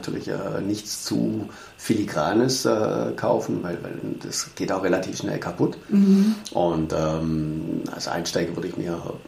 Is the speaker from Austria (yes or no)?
no; Spain; Ich als Spanier habe immer das Iberische.